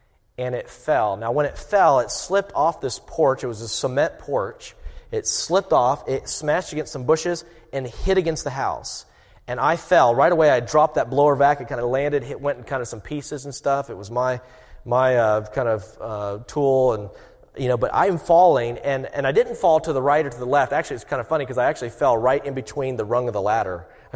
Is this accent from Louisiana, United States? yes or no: no; South Carolina, United States; I'm from South Carolina. And in South Carolina, you know, we've got all these different seasons.